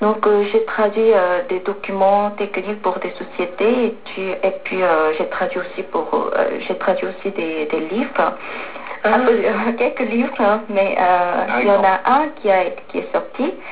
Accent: South Korea; French is a second language; j'ai commencé à apprendre le français à l'université, comme beaucoup de Coréens.

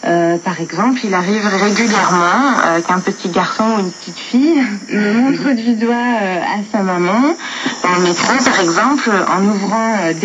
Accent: France; Well, no, from France.

